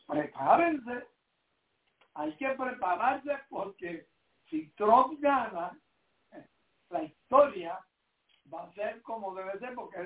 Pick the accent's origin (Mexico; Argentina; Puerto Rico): Puerto Rico; yo, que soy nacionalista puertorriqueño